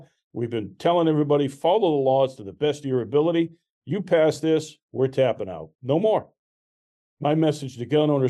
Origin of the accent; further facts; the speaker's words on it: Scotland, United Kingdom; I'm Scottish. We like those kind of challenges.